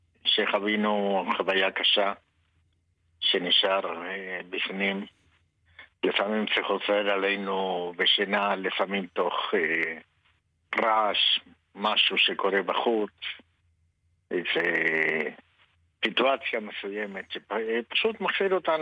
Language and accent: Hebrew; Argentina; now in Israel; אני אומר לכולם, אני ארגנטינאי, אני אוהב חיבוקים ונשיקות.